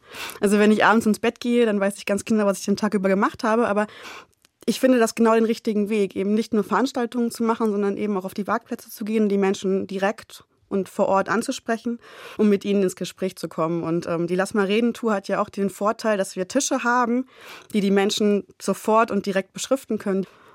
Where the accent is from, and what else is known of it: Hesse, Germany; born or raised there; first language German